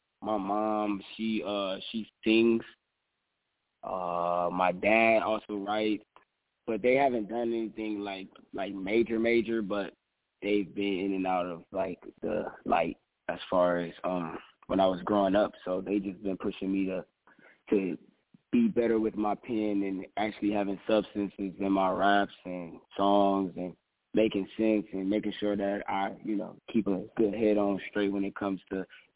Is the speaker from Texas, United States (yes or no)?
no; Cleveland, Ohio, United States; now in Los Angeles, United States; I am from Cleveland, Ohio. I'm located now in Los Angeles.